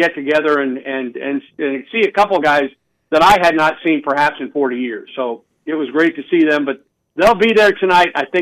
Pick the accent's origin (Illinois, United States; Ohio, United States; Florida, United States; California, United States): Illinois, United States; Nashville; just had a great time reminiscing about growing up in Nashville, Illinois.